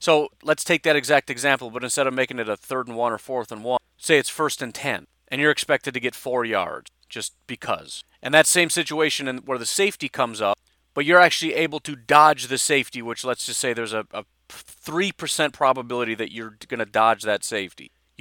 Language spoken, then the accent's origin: English; Illinois, United States; I've mentioned this before, but I grew up in Illinois.